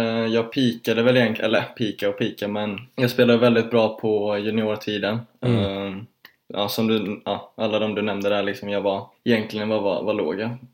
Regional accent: Borås, Västra Götaland County, Sweden; now in Stockholm, Sweden; Jag är uppvuxen i Borås, men jag gick tennisgymnasium i Båstad då.

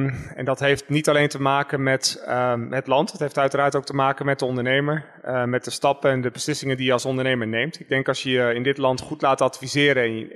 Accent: Netherlands; moved away as an adult; now in Colombia; als Nederlander, als je hier komt en dan iedereen heeft hier een cv van 10 A4'tjes.

